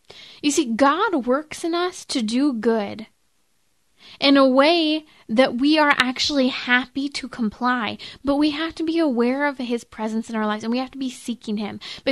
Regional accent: United States; because we're American, we love freedom, right?

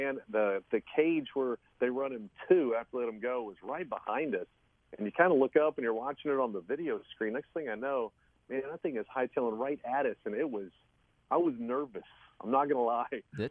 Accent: Texas, United States; He's actually from one of the high schools in my hometown there in the Dallas-Fort Worth Metroplex.

